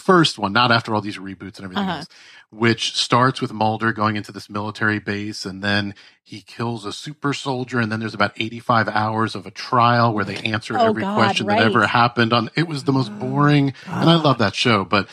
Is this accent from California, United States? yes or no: no; New Jersey, United States; a show set around where I grew up in New Jersey.